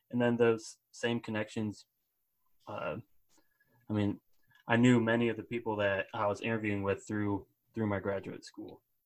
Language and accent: English; Iowa, United States; I was fortunate growing up in Iowa.